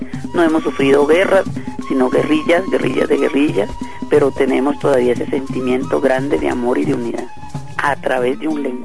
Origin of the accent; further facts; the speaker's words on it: Cartagena, Bolívar, Colombia; vengo de Cartagena, que me llamaron para presentar a Cartagena y la historia de la cumbia